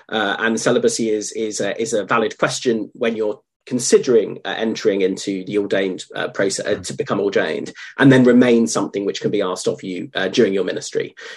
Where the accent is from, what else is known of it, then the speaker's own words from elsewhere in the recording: Chichester, South East England, United Kingdom; I was a chorister as a child in down in Chichester and in South England